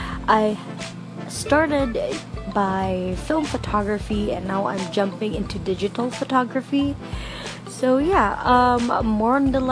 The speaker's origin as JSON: {"language": "English", "region": "Mindanao", "country": "Philippines", "tie": "born or raised there", "said": "I'm going back to my hometown. It's in Mindanao in the Philippines."}